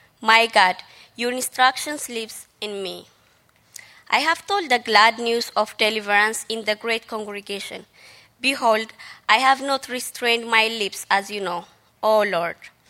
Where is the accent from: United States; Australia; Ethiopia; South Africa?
Ethiopia; English is a second language; moved away as an adult; now in Canada; I'm from Ethiopia. And I'm married to this handsome guy. So it's been 2 years since I came to Canada, so I'm kind of new.